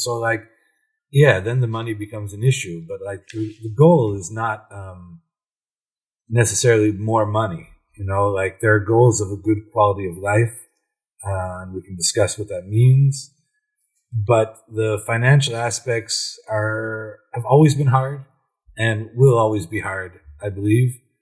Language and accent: English; Cleveland, Ohio, United States; Yeah, I'm from Cleveland, yeah. Ohio.